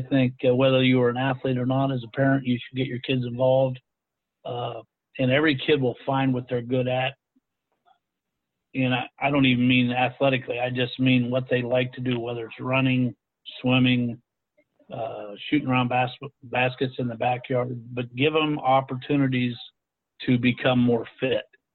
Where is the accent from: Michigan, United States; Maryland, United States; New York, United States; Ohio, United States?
Ohio, United States; My sister is an English teacher today in my high school where I grew up in Ohio.